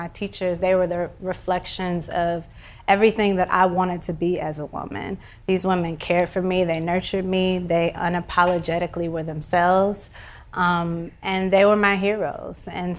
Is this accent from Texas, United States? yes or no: yes; Houston, Texas, United States; I think growing up in Houston and coming back to Houston, I was able to find groundedness